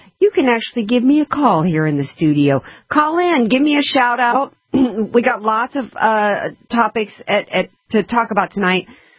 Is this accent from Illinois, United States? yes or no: no; New Orleans, Louisiana, United States; I'm from New Orleans. We've never had, if they ever tried to have a Major League Baseball team, I'm not even aware of it, okay?